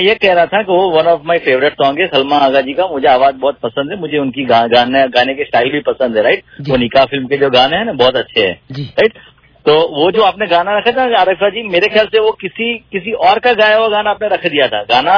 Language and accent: Hindi; India; मैं इंडिया से हूँ।